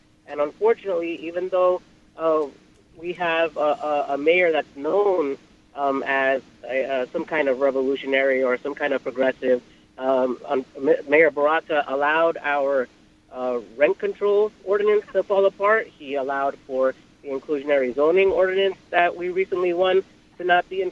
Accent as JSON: {"language": "English", "town": "Newark", "region": "New Jersey", "country": "United States", "said": "And I'm from Newark, and I really want to push through that we have a serious housing problem in this city."}